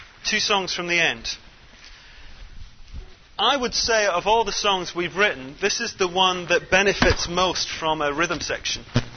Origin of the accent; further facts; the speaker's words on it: Brighton, South East England, United Kingdom; I'm from Brighton on the south coast of England